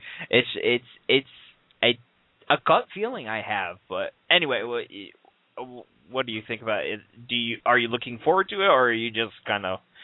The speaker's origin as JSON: {"language": "English", "country": "United States", "said": "I'm as an Irish American, I hate the fact that every Irish wrestler has to be a comedian."}